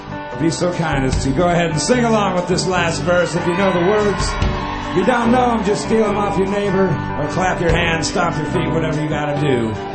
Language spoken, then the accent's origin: English; Stanley, Idaho, United States; Stanley, Idaho.